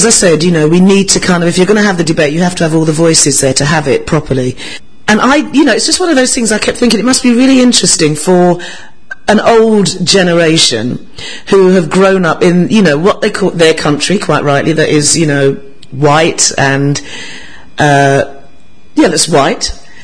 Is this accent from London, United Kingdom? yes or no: yes; London, United Kingdom; I was born in London. I don't really know anywhere else. This is my home.